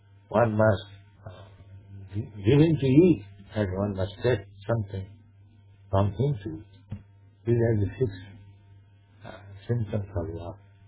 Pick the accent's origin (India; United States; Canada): India; I am an Indian. I come from foreign country.